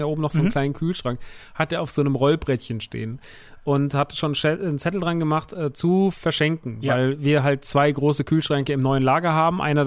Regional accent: Rodgau, Hesse, Germany; Ich komme so aus dem Rottgau.

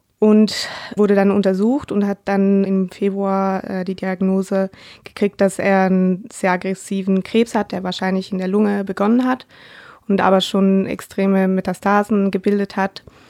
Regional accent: Switzerland; Ich komme ja aus der Schweiz und da geht man jedes

